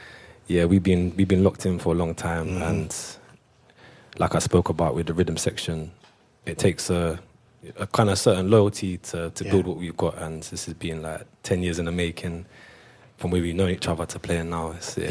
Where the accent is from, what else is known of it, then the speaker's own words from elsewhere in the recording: Lewisham, London, United Kingdom; I'm from Lewisham.